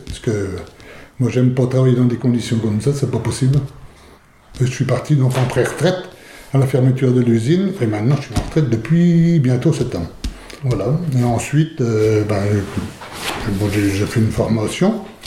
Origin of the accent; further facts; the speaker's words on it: Varzy, Bourgogne-Franche-Comté, France; Je suis né à Varzy dans la Nièvre en 1946. J'ai été à l'école jusqu'à 14 ans. Là, j'ai débuté un CAP de plombier sanitaire à Varzy toujours.